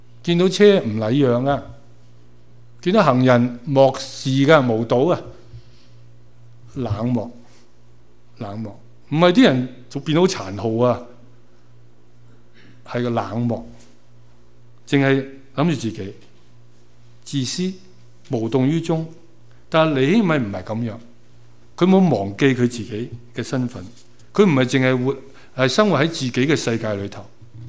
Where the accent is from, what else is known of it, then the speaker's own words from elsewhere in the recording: Hong Kong; now in Canada; 没错，我们是加拿大人，我们都是中国人，我们都是香港来的、移民